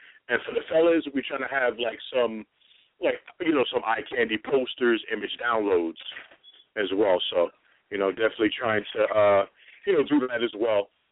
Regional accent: New York City, New York, United States; now in Linden, United States; Like a stone throw away from New York City, but yeah, born and raised in Brooklyn, New York.

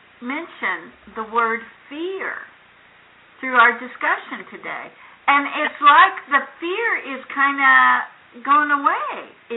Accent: United States; I've taken off the label of being American

